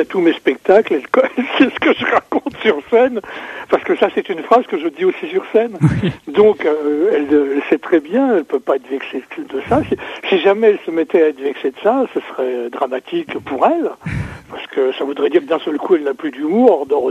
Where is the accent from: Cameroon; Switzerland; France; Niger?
France; Normandy; Chez nous, en Normandie, il fait vachement beau.